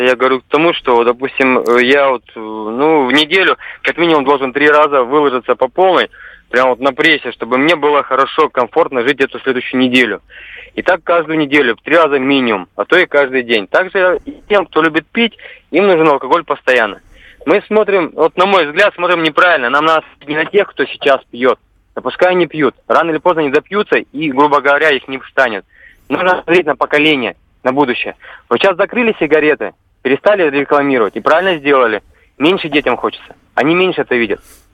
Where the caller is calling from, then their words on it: Yekaterinburg, Sverdlovsk Oblast, Russia; Я из Екатеринбурга.